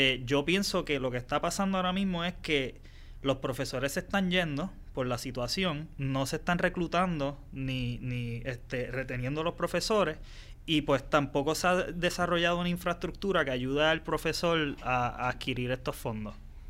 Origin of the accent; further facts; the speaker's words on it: Puerto Rico; nosotros somos un país hispano